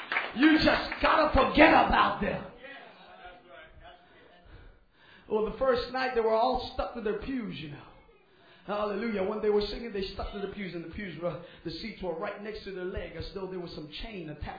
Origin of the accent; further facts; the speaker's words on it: New York, United States; We came from New York. And then you probably have never seen any New Yorkers like we, but hallelujah.